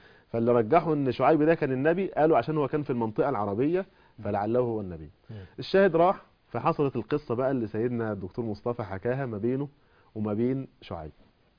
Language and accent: Arabic; Egypt; لنا كمصريين